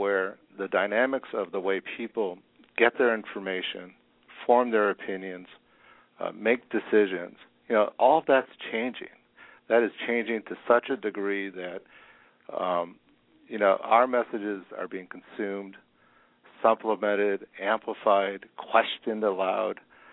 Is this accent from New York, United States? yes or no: no; Cleveland Heights, Ohio, United States; I grew up in Cleveland Heights, not far from Shaker Heights.